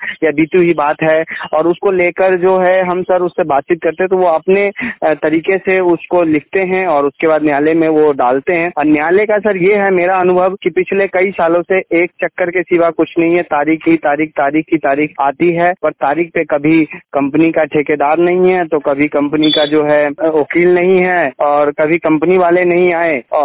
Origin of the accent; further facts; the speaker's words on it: Sitamarhi, Bihar, India; now in Manesar, India; और मैं बिहार सीतामढ़ी राज्य के रहने वाला हूं और इस वक्त मैं आईएमटी मानेश्वर में रहता हूं पिछले लगभग 7-8 सालों से।